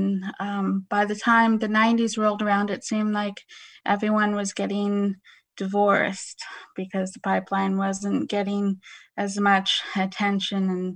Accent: Fairbanks, Alaska, United States; I am going to tell you about growing up in Fairbanks, Alaska. Most of all of my stories are about growing up in Fairbanks.

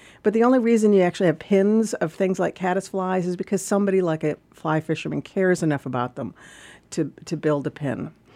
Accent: Buffalo, New York, United States; I was coming from Buffalo, New York.

